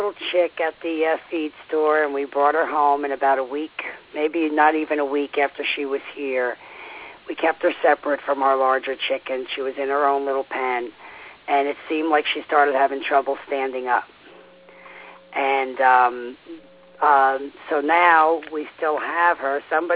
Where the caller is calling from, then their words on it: Bethlehem, Georgia, United States; I'm calling from Bethlehem, Georgia.